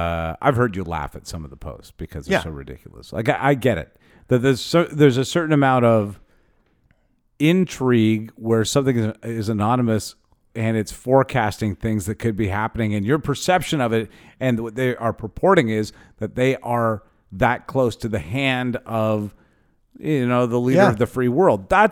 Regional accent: Canada; I am Canadian.

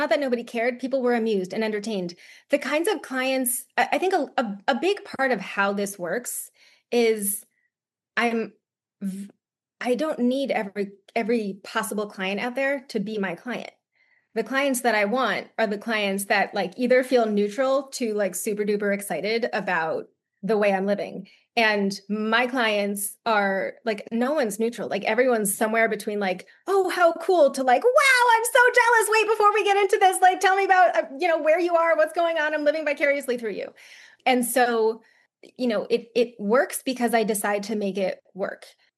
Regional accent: East Coast, United States; I'm from the East Coast and I am striving to never be cold ever again.

